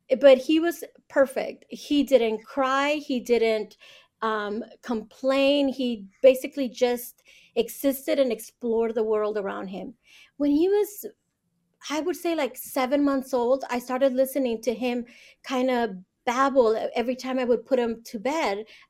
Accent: Monterey, California, United States; I grew up in the Monterey area.

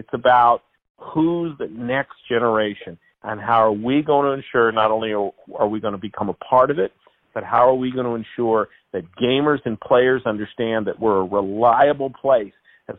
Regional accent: New York, United States; now in Nashville, United States; Not originally. I'm from New York, Jersey, that area there.

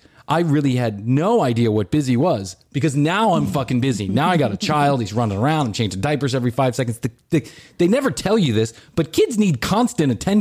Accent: Chicago, Illinois, United States; We're big Cubs fans. We come from Chicago.

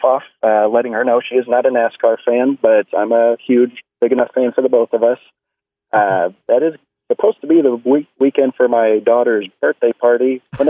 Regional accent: St. Louis, Missouri, United States; St. Louis, Missouri.

